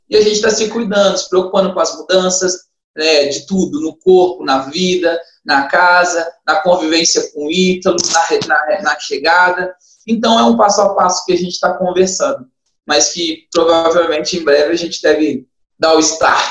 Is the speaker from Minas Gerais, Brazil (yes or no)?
yes; Minas Gerais, Brazil; eu sou mineiro. E eu vivi um período no Rio